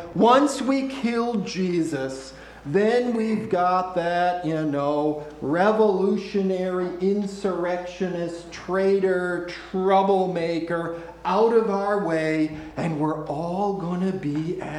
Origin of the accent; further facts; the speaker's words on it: Canada; as a Canadian